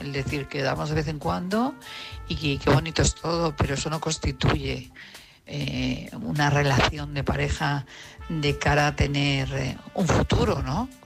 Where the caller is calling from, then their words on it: Madrid, Community of Madrid, Spain; de Madrid.